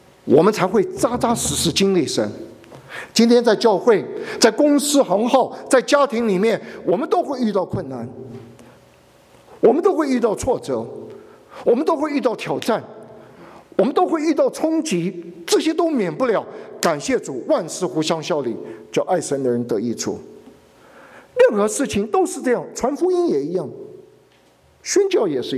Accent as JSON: {"language": "Chinese", "country": "Taiwan", "also_born_or_lived": "United States", "said": "我请问，我从台湾来，台湾多少？"}